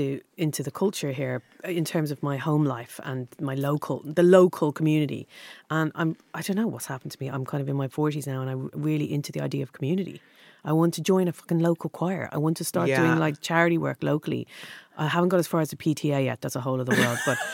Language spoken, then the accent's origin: English; Dublin, Leinster, Ireland; moved away; Dundrum, South Dublin.